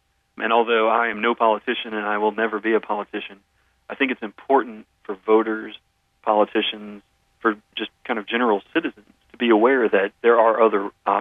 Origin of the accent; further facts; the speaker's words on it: Lafayette, Louisiana, United States; also born or lived in New Orleans; having grown up in Louisiana, I grew up partly in Lafayette, partly in New Orleans.